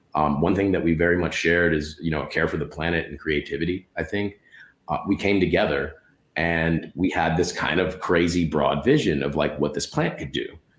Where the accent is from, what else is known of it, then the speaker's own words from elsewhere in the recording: Winston-Salem, North Carolina, United States; also born or lived in Los Angeles; So I was born in Los Angeles, but when I was very young, I moved to Winston-Salem, North Carolina, which is where I did most of my growing up and education.